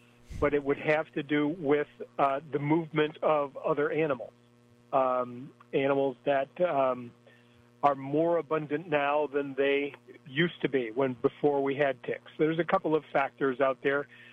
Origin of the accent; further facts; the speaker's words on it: New England, United States; I grew up in New England, and our other common name for red maple is swamp maple